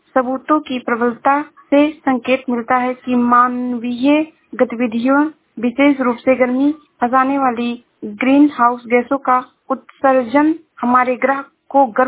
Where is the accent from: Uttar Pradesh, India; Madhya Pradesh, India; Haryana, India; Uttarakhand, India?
Uttar Pradesh, India; Shravasti; मैं जिला श्रावस्ती से हूँ।